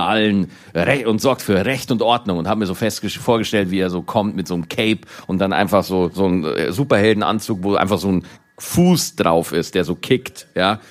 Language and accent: German; Schwarzach, Bavaria, Germany; ich kam da als Bayer vom Land, weißt du, aus einem Heimatort Schwarzach, wo 4 Leute und 8 Kühe leben